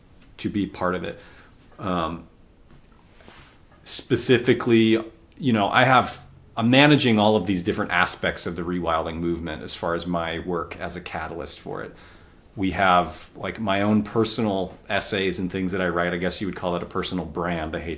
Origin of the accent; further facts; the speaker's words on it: United States; I'm so white. I'm so ignorant. I'm white American middle class. I grew up in this, in the Shire, essentially.